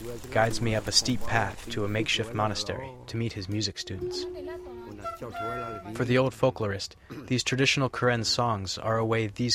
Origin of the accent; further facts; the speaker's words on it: United States; I tell them I'm American and can answer their questions.